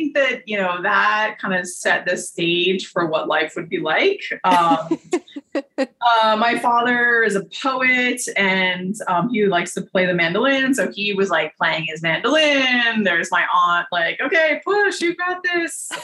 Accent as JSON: {"language": "English", "town": "Newbury", "region": "Vermont", "country": "United States", "tie": "born there", "said": "I was born in Newbury, Vermont, and I was actually born on the kitchen floor of a Victorian house."}